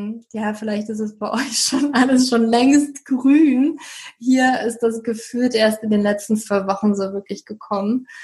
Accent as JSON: {"language": "German", "region": "Berlin", "country": "Germany", "said": "Aber ich bin doch schon immer relativ viel auch in Berlin gewesen, da wo ich herkomme und habe Familie und Freunde besucht"}